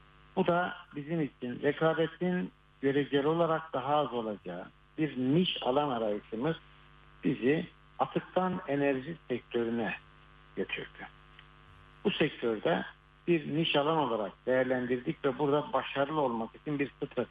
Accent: Malatya, Turkey; born there; Malatya doğumluyum.

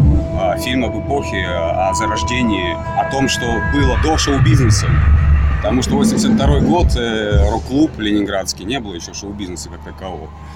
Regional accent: Taganrog, Rostov Oblast, Russia; ребята, я из Таганрога, и старшие ребята, они играли на гитарах

